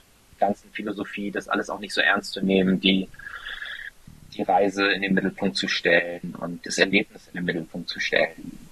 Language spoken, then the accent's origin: German; Hamburg, Germany; born there; als geborener Hamburger, als Norddeutscher, würde ich gerne auf dem Rathausmarkt einlaufen tatsächlich.